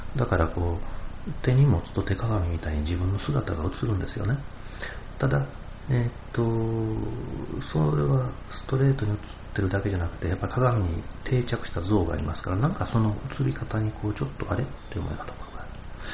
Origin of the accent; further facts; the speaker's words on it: Hirakata, Osaka, Japan; now in Hikone, Japan; 枚方なんですけどね、僕の実家はね、日本で一番暑いと言われてる町で、山に囲まれてて